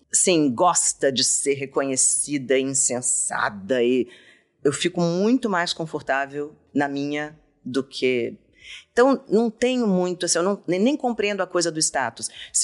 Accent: Brasília, Federal District, Brazil; eu nasci em Brasília, que era o fim do mundo. É uma cidade super novinha. Não tinha muito mercado.

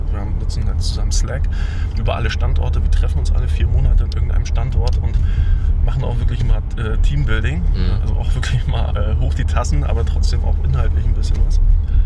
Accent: Rostock, Mecklenburg-Vorpommern, Germany; born there; also ich bin selber gebürtiger Rostock

